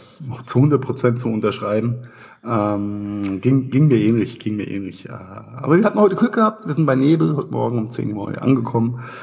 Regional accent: Mainz, Rhineland-Palatinate, Germany; Meine Heimatstadt Mainz hat 260.000, 280.000, sowas.

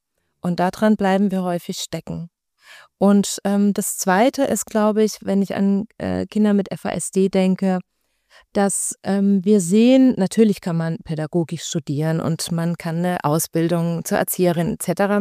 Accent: Marburg, Hesse, Germany; also born or lived in Berlin; jetzt in der Marburger Ecke bin. Das ist tatsächlich meine Heimat und ich wusste schon, irgendwann geht's wieder zurück.

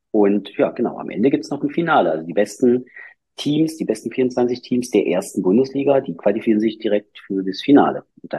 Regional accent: Mühlhausen, Thuringia, Germany; in meiner Heimatstadt, also

